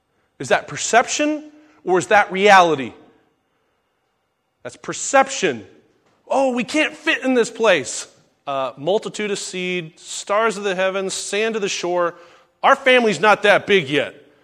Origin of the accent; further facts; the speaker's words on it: California, United States; See, I'm from California, so Tennessee is far away.